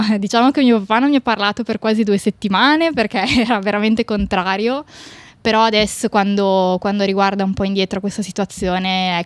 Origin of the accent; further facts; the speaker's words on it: Piedmont, Italy; now in Australia; vengo da un paesino molto piccolo in provincia di Novara, vicino a Milano.